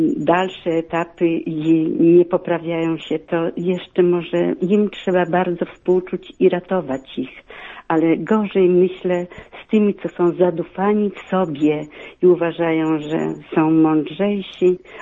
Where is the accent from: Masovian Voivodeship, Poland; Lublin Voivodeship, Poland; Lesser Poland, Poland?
Masovian Voivodeship, Poland; Ciechanów; Jestem z Ciechanowa.